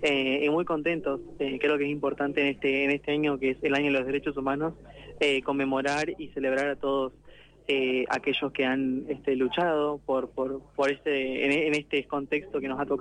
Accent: Tres Arroyos, Buenos Aires Province, Argentina; Yo soy de Tres Arroyos

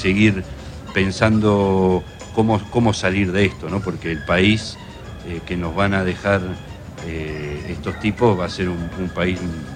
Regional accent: José Mármol, Buenos Aires Province, Argentina; Sí, soy de acá, soy de Almirante Brown, soy bonaerense, soy de José Mármol.

